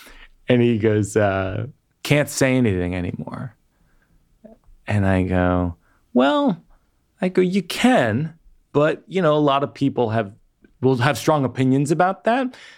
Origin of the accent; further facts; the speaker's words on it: Massachusetts, United States; I'm from Central Massachusetts, and there's a lot of conservative folks who are from there.